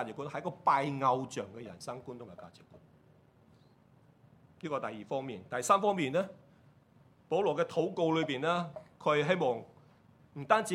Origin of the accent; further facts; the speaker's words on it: Hong Kong; 我身边都有几个九十几岁的人，好像我们香港人都挺长命